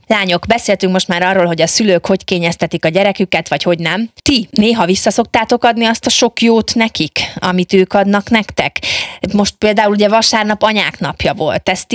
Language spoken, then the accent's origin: Hungarian; Balotaszállás, Bács-Kiskun, Hungary; Igen, én faluban nőttem föl, Balotaszálláson